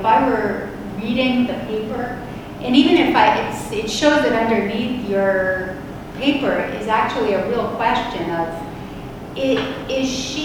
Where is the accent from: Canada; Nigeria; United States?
Canada; I'm Canadian. I can say that.